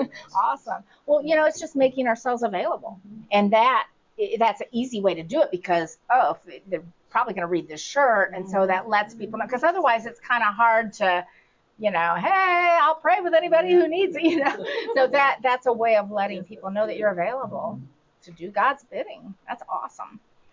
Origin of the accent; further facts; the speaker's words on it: Indiana, United States; now in Tennessee, United States; Now, Tennessee, it's not so bad, but, you know, I'm from Indiana, and anything up north, it's like nobody speaks to anybody